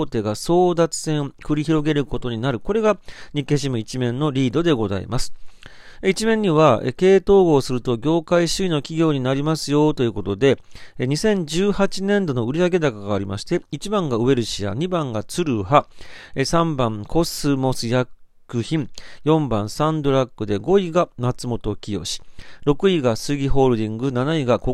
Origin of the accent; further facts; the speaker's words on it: Kansai, Japan; 私も関西出身ですので、